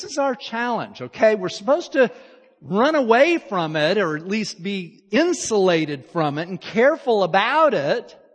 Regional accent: Salt Lake City, Utah, United States; I'll be honest, I grew up in Salt Lake. You know what the biggest holiday of Salt Lake in Utah is?

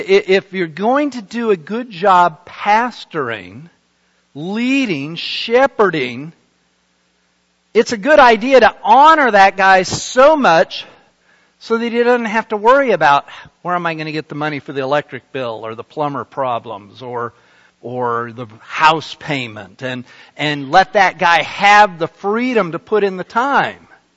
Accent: Salt Lake City, Utah, United States; You know, I grew up in Salt Lake City. Salt Lake City is the home of the Mormon Church.

